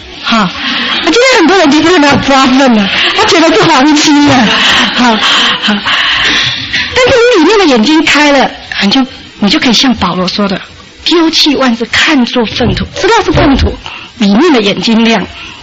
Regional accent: Taipei, Taiwan; 因为我是台北人啊，那在家里又是老幺哈，女孩子的老幺

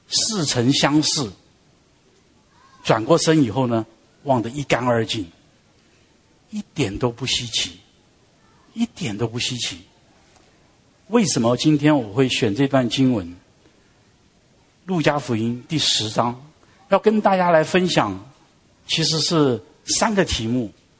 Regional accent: Taiwan; now in United States; 我小的时候在台湾长大，我76年来到美国，那超过半辈子以上了。

